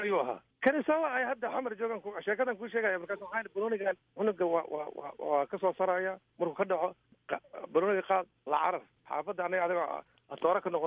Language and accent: Somali; Banaadir, Somalia; saaxiibnahay yaraanteeni waxaan ka nimid sugunta liido waa meeshii mintaqaanaa curuba laga dhisay